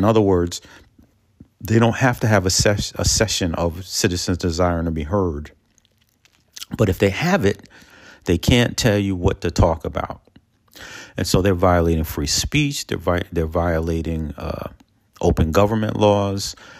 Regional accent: Peekskill, New York, United States; So although I'm based in Westchester County and active throughout the Hudson Valley, my hometown of Peekskill

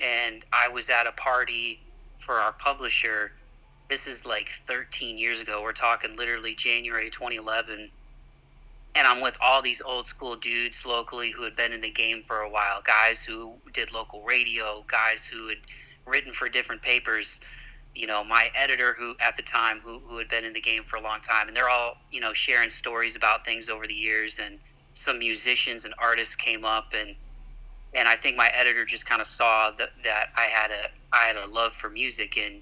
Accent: Toledo, Ohio, United States; I'm originally from Ohio, like you. Grew up in Toledo, and ever since I was a kid, I loved sports and music.

